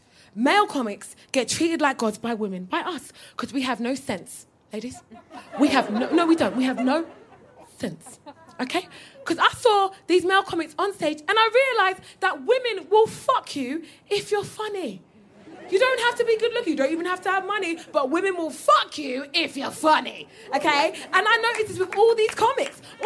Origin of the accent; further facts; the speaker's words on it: Croydon, London, United Kingdom; I'm from Croydon. What do you mean you go to fucking Edinburgh